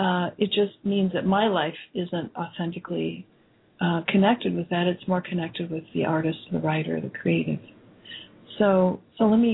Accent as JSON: {"language": "English", "region": "Midwest", "country": "United States", "tie": "born or raised there", "said": "being born and raised in the Midwest, I was born with a very good value system of work ethic"}